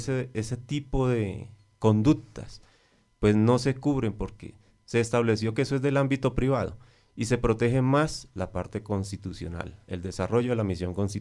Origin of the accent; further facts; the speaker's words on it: Valle del Cauca, Colombia; casi paisano, que somos, porque somos del Valle del Cauca